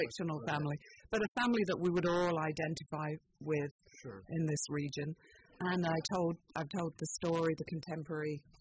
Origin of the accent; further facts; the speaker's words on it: East of England, United Kingdom; Well, I grew up in the Fens. I don't know if too many people are familiar with the Fenland area, but it's Cambridgeshire, Lincolnshire, Norfolk borders, and about 100 miles north of London